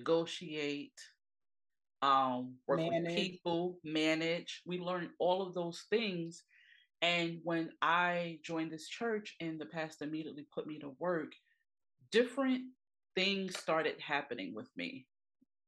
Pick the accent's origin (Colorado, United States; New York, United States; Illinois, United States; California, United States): New York, United States; now in Maryland, United States; I'm from originally from New York. I currently, you know, reside in Maryland.